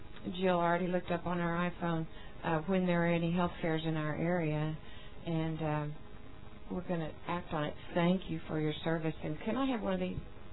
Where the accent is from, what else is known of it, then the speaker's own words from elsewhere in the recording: Oklahoma, United States; from Oklahoma, and it's been discouraging to us in Oklahoma that it's difficult to get the message out.